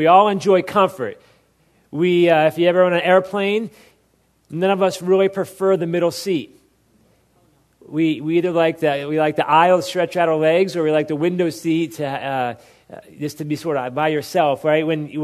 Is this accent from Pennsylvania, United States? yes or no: yes; Philadelphia, Pennsylvania, United States; moved away as an adult; And I grew up in Philadelphia, and I've been out in California now since 1997